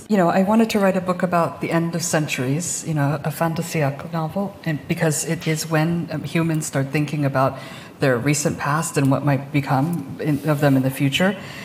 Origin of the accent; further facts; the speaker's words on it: Hawaii, United States; So if you grew up on the West or in Hawaii, as I did, you'll see certain things in this book.